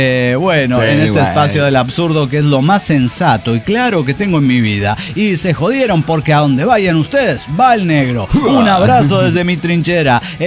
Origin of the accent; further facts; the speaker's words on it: Querétaro, Mexico; de Querétaro, México.